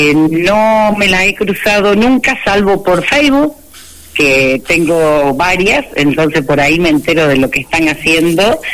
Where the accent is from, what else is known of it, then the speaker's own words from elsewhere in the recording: Córdoba, Argentina; fueron los primeros años que yo llegué a la provincia de Córdoba, soy de Córdoba, pero no estaba por acá